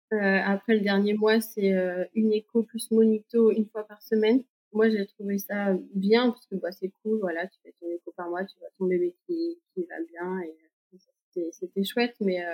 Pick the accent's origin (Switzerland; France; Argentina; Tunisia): France; Nantes, Pays de la Loire; Moi, je viens de Nantes